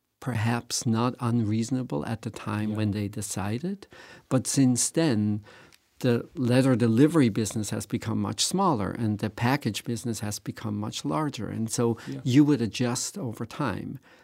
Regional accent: Switzerland; now in United States; As both of you know, I grew up in Switzerland.

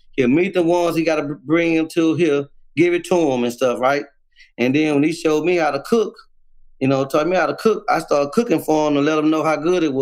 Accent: Houston, Texas, United States; South Park, the South Side. When you hear everybody say the South Side, the dead end, mm-hmm. I originated out the dead end, you know what I'm saying?

